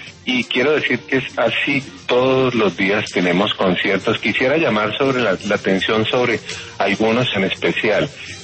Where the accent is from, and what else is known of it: Colombia